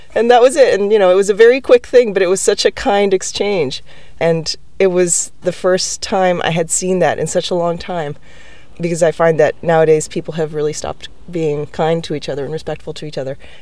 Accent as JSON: {"language": "English", "country": "Puerto Rico", "moved": "yes", "lives_now": "Newfoundland, Canada", "said": "I'm originally from Puerto Rico"}